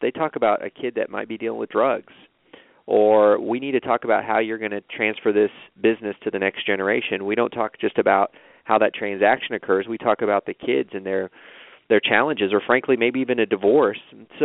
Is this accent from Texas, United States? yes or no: yes; Castroville, Texas, United States; So I'm from Castroville, Texas, which is a small Texas town in the middle of some cornfields, and we moved around a lot growing up.